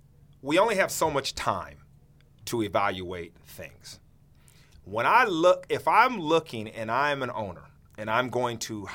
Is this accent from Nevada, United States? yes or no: no; Long Beach, California, United States; We're both from Long Beach, California.